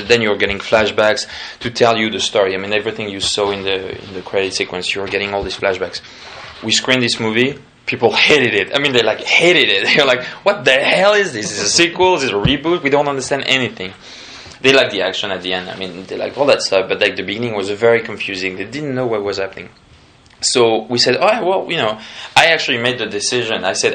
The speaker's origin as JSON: {"language": "English", "country": "France", "second_language": "English", "said": "I'm from France"}